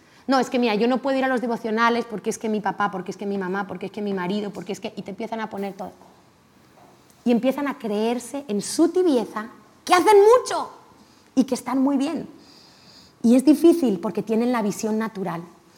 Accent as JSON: {"language": "Spanish", "country": "Spain", "said": "yo soy española 100%, ¿vale? O sea, que el evangelio funciona. De padres españoles, abuelos españoles, que yo sepa, española de hace muchas generaciones."}